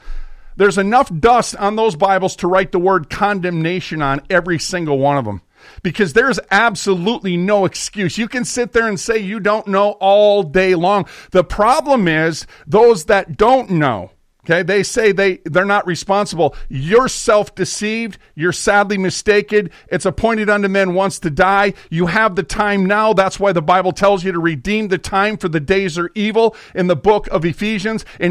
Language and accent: English; United States; and I say, well, I'm from America.